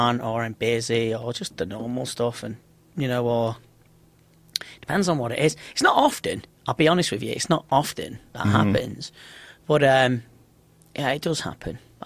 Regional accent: Liverpool, North West England, United Kingdom; you know, I'm just from Liverpool.

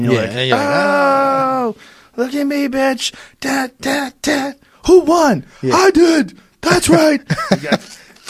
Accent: Boston, Massachusetts, United States; I grew up in Boston.

